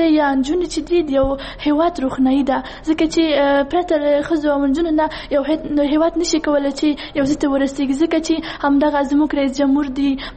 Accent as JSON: {"language": "Pashto", "region": "Kabul", "country": "Afghanistan", "said": "زه د کابل اوسیدونکی یم."}